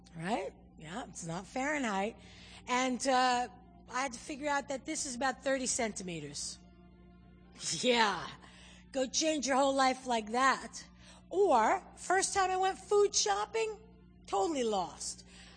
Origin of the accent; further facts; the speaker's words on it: Brooklyn, New York, United States; Some people feel real funny about it, but I'm a Jew from Brooklyn. So yeah, it's real easy for me.